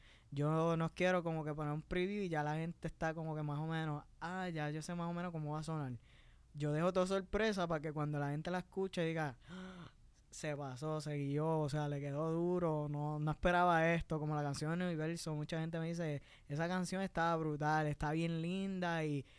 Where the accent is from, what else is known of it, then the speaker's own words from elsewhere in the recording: Añasco, Puerto Rico; Yo digo, yo soy de Añasco, de ahí... Siempre, siempre.